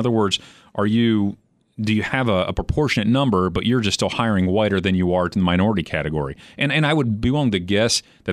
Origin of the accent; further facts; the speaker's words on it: Trenton, New Jersey, United States; Like I grew up in Trenton, New Jersey. And there were racial problems there.